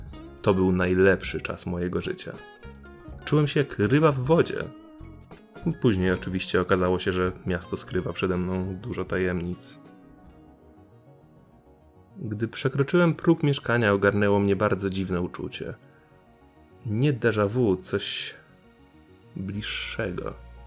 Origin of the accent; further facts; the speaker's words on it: Gdynia, Pomeranian Voivodeship, Poland; a przecież jestem z Gda... Nie, czekaj. Nie. Z Gdyni.